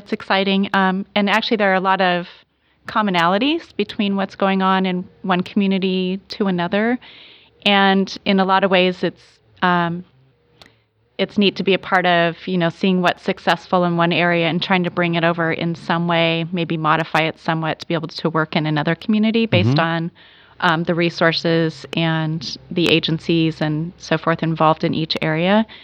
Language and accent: English; Oregon, United States; I grew up in Southern Oregon, and I am now raising my children in Southern Oregon.